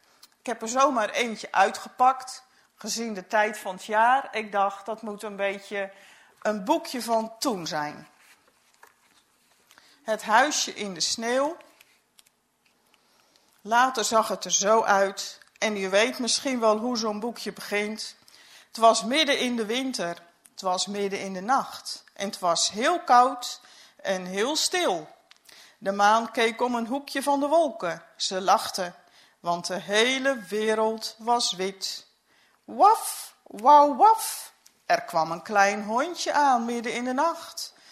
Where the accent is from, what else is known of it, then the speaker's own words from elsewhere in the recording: Leerbroek, Utrecht, Netherlands; op de boerderij in Leerbroek waar ik geboren ben.